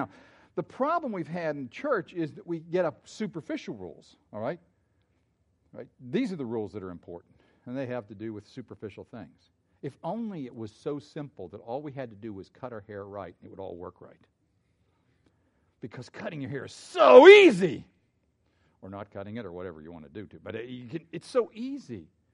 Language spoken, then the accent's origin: English; Pennsylvania, United States; I came from Pennsylvania. We argued just for fun.